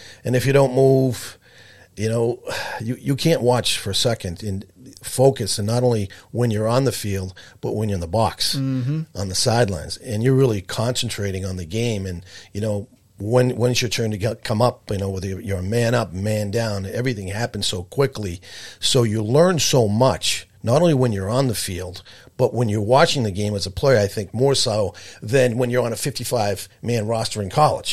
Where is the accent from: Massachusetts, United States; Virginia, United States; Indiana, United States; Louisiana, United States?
Massachusetts, United States; Brookline; I grew up in Brookline. Didn't stop playing lacrosse till I was a freshman in high school